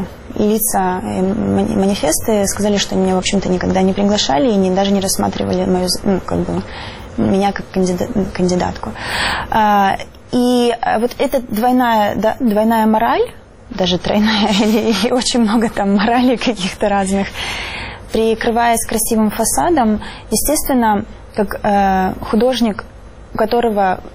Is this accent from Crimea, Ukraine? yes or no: yes; Kerch, Crimea, Ukraine; born or raised there